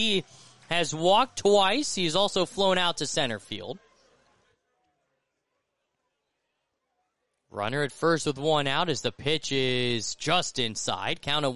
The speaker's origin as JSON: {"language": "English", "region": "Colorado", "country": "United States", "said": "I'm from Colorado, so I know that area very well, and in the fall, the leaves change color."}